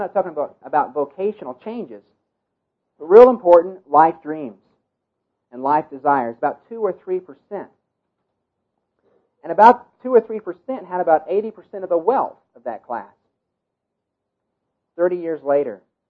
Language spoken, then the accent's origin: English; Alabama, United States; Now, I'm from Alabama and went to school there.